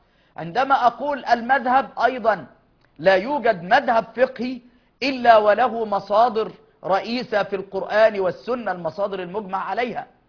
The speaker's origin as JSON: {"language": "Arabic", "country": "Egypt"}